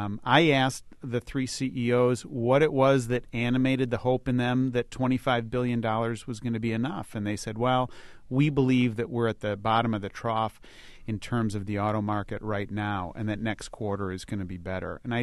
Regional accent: Illinois, United States; In my home state of Illinois, we had a situation where there was a large oil company

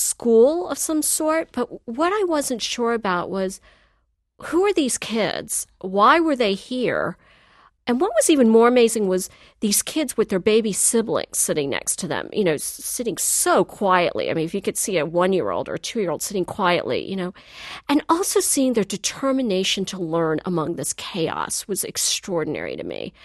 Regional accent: Greenville, North Carolina, United States; I was brought up in Eastern North Carolina in Greenville.

